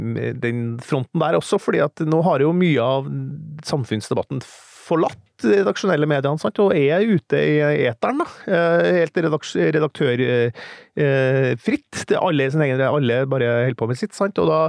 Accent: Trøndelag, Norway; som trønder

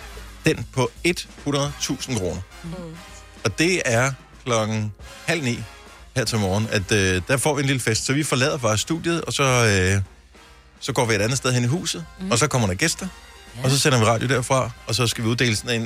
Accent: Odense, Region of Southern Denmark, Denmark; Jeg har bare stadigvæk Odense lidt min hjemby, selvom jeg er det mange år siden, jeg boede der.

